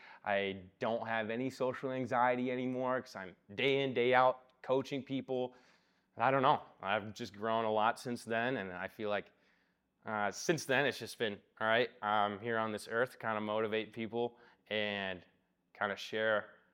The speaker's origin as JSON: {"language": "English", "town": "Roberts", "region": "Wisconsin", "country": "United States", "tie": "born or raised there", "said": "Fast forward a little bit, I grew up in Roberts. Well, I like moved to Roberts when I was 3. I've stayed here pretty much ever since."}